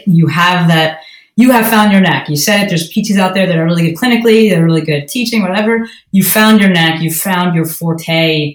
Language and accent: English; New York, United States; So I came from New York, so I've always had good food.